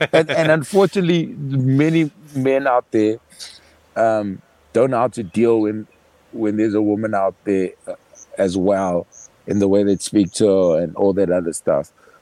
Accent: Durban, KwaZulu-Natal, South Africa; now in Johannesburg, South Africa; growing up in Durban as a kid is great. The lifestyle, it's cheaper than Johannesburg.

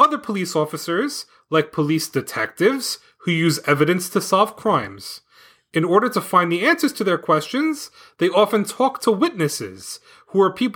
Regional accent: Berlin, Germany; also born or lived in Los Angeles, United States; and I am from Berlin, Germany, but I was actually born in Los Angeles.

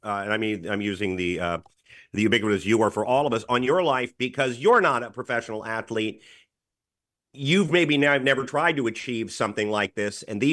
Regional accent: Washington, District of Columbia, United States; I grew up in Washington, D.C., and my one regret is that I never did my time in New York City.

